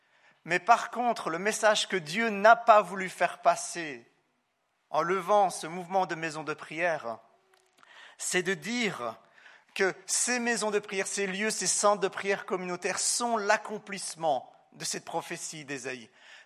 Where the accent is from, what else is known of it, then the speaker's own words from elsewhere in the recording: Switzerland; Alors qu'on pourrait dire, en tant que bon Suisse, c'est pas très sage.